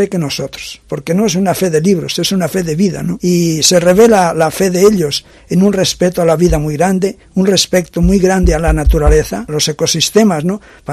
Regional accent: Andavías, Castile and León, Spain; born there; donde yo nací, porque yo nací en el campo

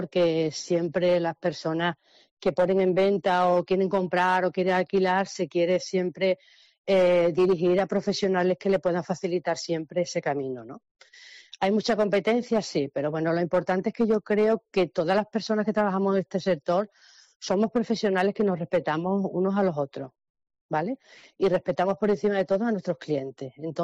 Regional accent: Almendralejo, Extremadura, Spain; todas las personas que trabajamos en la oficina somos de Almendralejo.

